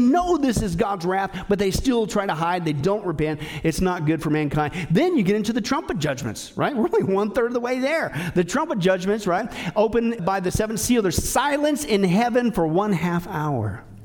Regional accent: Kansas, United States; also born or lived in Nebraska; I grew up in Kansas and Nebraska. I'm familiar with tornadoes.

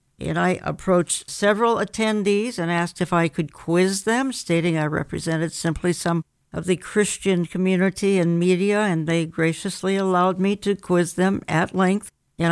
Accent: Minneapolis, Minnesota, United States; Paganicon in my hometown, Minneapolis, all sorts of interfaith events.

